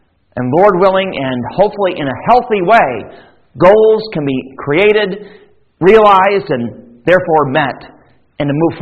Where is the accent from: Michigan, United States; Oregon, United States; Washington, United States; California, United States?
Michigan, United States; Grand Rapids; Now, I hail from Grand Rapids, Michigan, and Thankfully, we have many resources.